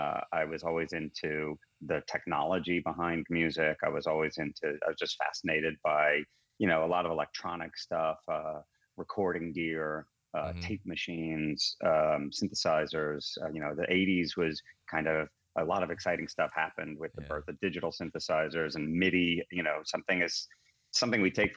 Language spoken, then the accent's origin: English; New York, United States; I mean, look, I grew up in New York. I'm almost a half a century old, so I'm a product of the 70s and 80s.